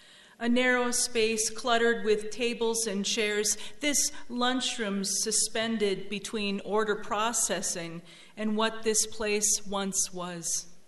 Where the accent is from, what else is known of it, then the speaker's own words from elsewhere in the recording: Esko, Minnesota, United States; I'm from Esko, Minnesota.